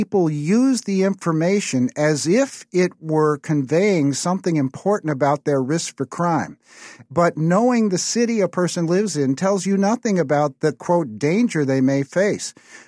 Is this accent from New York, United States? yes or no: no; St. Louis, Missouri, United States; I'm from St. Louis and proud of it.